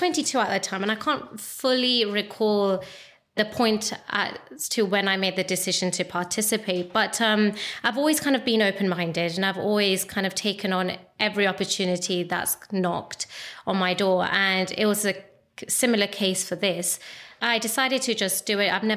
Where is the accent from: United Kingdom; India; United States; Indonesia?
India; But obviously being Indian and in our Indian weddings, we always have a lot of dance performances.